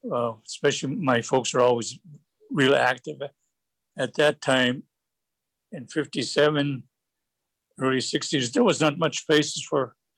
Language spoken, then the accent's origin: English; Ruby, Alaska, United States; also born or lived in Galena / Fairbanks; I grew up in Ruby, Galena. In 1957, we moved to Fairbanks.